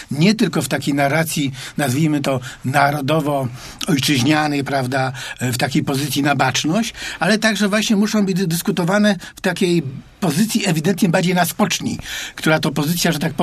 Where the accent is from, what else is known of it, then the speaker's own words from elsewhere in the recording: Poznań, Greater Poland Voivodeship, Poland; Co my, poznaniacy, mamy zrobić?